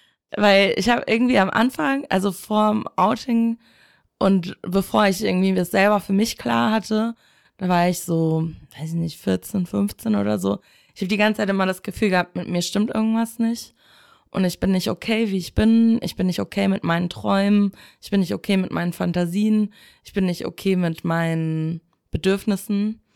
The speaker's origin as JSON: {"language": "German", "town": "Ahrensburg", "region": "Schleswig-Holstein", "country": "Germany", "tie": "born or raised there", "said": "Schwierig auf jeden Fall. Also weil es ist so eine Kleinstadt, viele Leute kennen sich so untereinander"}